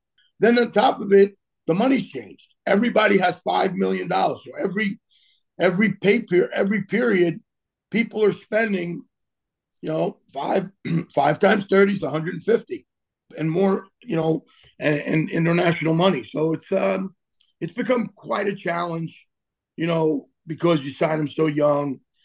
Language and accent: English; Bronx, New York, United States; I grew up in the Bronx and, you know, I played with a lot of ball with a lot of Spanish guys.